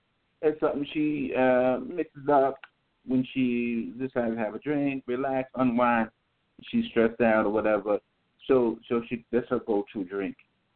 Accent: New York, United States; also born or lived in Fayette, Alabama, United States; I'm actually from Alabama, from Fayette, Alabama. You know, I grew up in New York, but I still rep to my state.

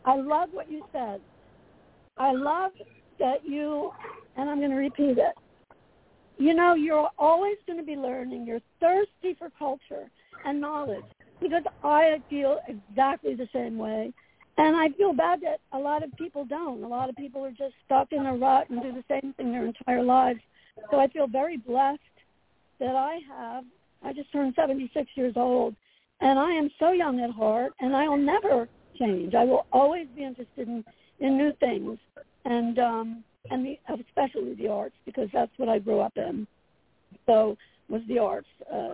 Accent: Asbury Park, New Jersey, United States; I wanted to give back to the community that I grew up in Asbury Park.

